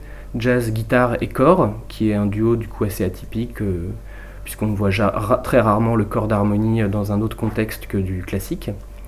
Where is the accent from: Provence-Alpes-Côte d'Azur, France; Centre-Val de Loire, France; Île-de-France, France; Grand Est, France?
Centre-Val de Loire, France; Chinon; also born or lived in Tours; je suis musicien tourangeau et je suis guitariste et joueur de luth afghan. Je suis né à Tours et j'ai grandi à Chinon, j'ai 27 ans.